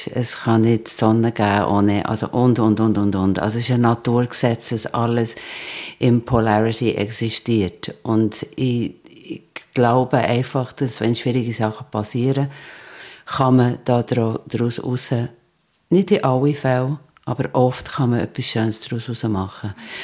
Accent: Ireland; German is a second language; als Irin ist Regen natürlich etwas, das ich ganz gut kenne

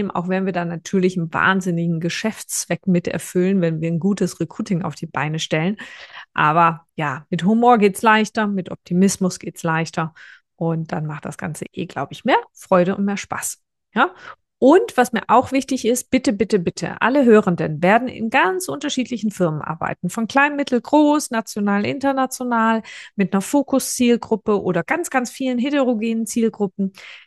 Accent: Baden-Württemberg, Germany; accent: Swabian; Ich rede bemüht Hochdeutsch, komme aber aus schwäbischen Wurzeln. Deswegen werdet ihr das Schwäbisch hören

